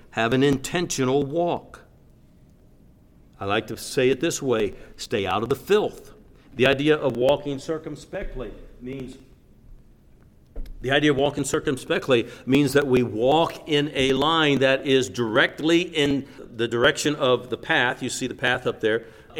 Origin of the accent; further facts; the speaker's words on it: United States; before I'm an American, I'm a Christian